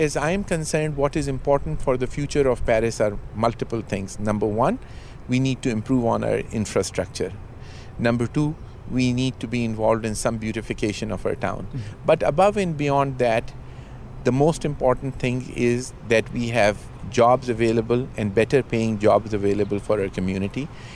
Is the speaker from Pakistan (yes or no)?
yes; Pakistan; English is a second language; now in United States; Well, first of all, I was from Pakistan. I'm an American now.